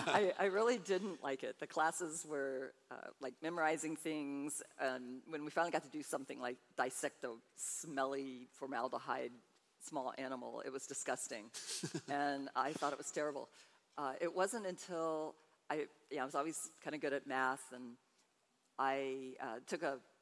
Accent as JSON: {"language": "English", "town": "Boston", "region": "Massachusetts", "country": "United States", "tie": "born there", "also_born_or_lived": "California / Key West, Florida / Keflavik, Iceland / Atlanta, Georgia", "said": "I was born in Boston. I was adopted into a wonderful military family, and then we moved to California, Key West, Florida, Keflavik, Iceland, Atlanta, Georgia, with stops in South Carolina. I lived for a little while in Panama, Central Americ"}